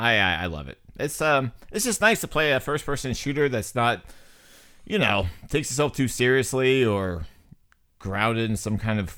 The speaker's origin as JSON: {"language": "English", "country": "United States", "said": "Because I'm American and I love freedom."}